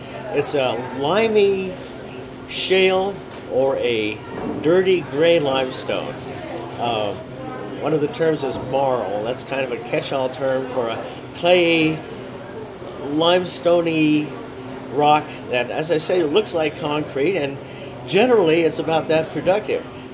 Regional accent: California, United States; I'm native Californian, bachelor's in geology at Pomona College in California, graduate work at Laramie

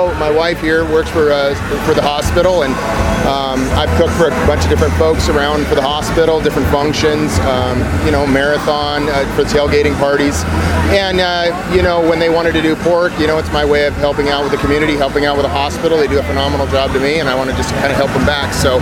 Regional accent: Dickinson, North Dakota, United States; I'm right here in Dickinson, South Park.

